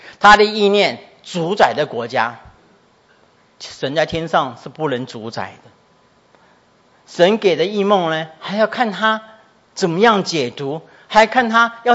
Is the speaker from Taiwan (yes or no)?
yes; Taiwan; 我是一个生长出生在那个家庭，一个台湾家庭，一个传统信仰的家庭。